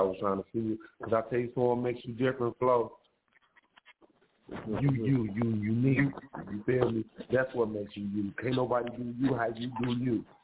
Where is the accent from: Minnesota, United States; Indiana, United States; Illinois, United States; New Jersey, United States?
Illinois, United States; Chicago; I'm from Chirac. I just come and get some bars and show some love to your flow, man.